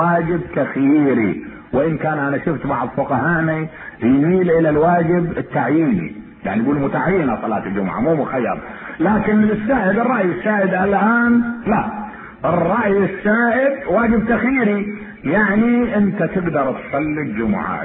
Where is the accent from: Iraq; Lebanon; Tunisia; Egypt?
Iraq; كان عندنا بالعراق